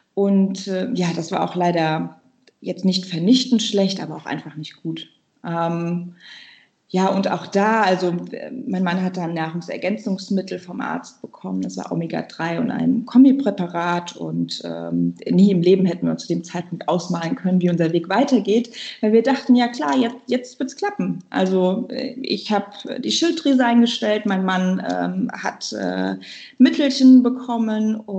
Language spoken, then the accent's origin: German; Hesse, Germany; ich bin 39 Jahre alt. Ich komme aus dem Rhein-Main-Gebiet und lebe hier mit meinem Mann gemeinsam in einem Haus.